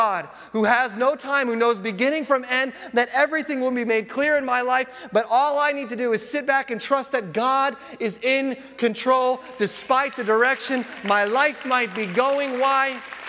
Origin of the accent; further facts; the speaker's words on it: United States; born there; Because I was born in America.